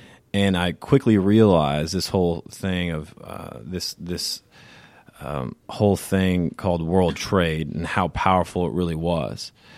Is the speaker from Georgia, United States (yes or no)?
yes; Savannah, Georgia, United States; So, like I said, just backing up, I come from Savannah. I come from a military family. That's how we ended up in Savannah.